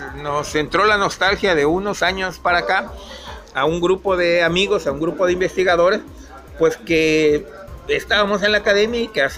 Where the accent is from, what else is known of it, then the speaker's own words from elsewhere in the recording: Minatitlán, Veracruz, Mexico; yo nací y crecí en Minatitlán, en Veracruz. Y bueno, pues para mí no hay conflicto, no hay diferencia. Yo me siento ismeño y me siento en mi tierra, tanto del lado de Oaxaca como del lado de Veracruz.